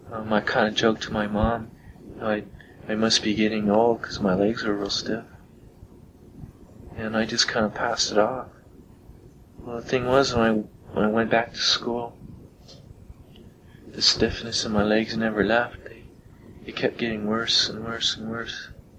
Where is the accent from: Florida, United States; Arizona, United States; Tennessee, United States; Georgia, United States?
Florida, United States; Homestead; I'm originally from Homestead, Florida, and I was going to school in Central Florida.